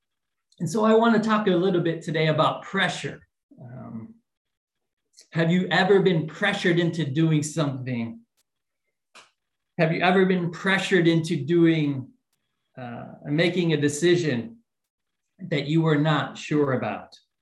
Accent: United States; for me as an American, some of these foods were a little scary.

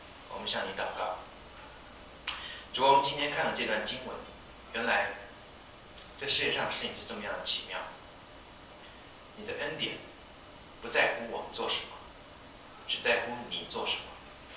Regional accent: United States; 那因为我是从美国来的嘛

